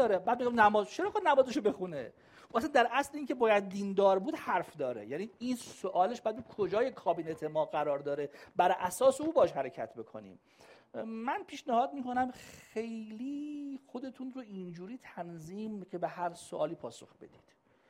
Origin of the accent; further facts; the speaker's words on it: Tehran, Tehran Province, Iran; یکیشون تو شهر خودم تهران بغل خونم اینا.